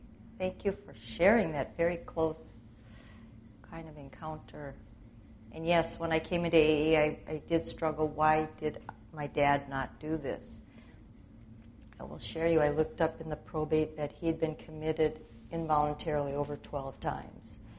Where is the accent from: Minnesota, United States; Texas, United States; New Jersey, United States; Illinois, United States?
Minnesota, United States; St. Paul; hi, I'm a lawyer from St. Paul.